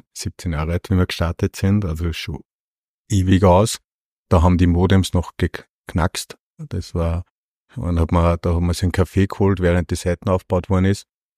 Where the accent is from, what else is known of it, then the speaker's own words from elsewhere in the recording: Waldneukirchen, Upper Austria, Austria; Ich komme aus Waldneukirchen, das ist in der Nähe von Bad Hall. Bin ein Wirtssohn, ja.